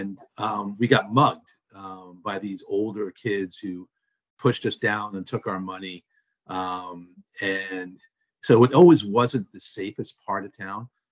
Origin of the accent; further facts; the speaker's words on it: Queens Village, New York, United States; Well, I feel very fortunate, you know, that I was able to grow up in a time and a place where, you know, as I said earlier, where we were able to forge such strong bonds and friendships